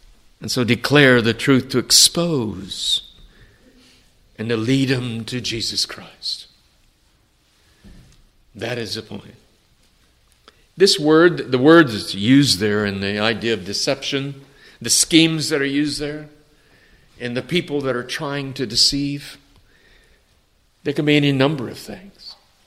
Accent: San Antonio, Texas, United States; It was a little wider in my home church where I grew up in San Antonio.

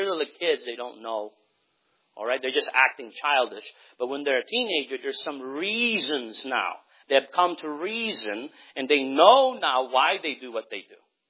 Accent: United States; And so as I grew up in America

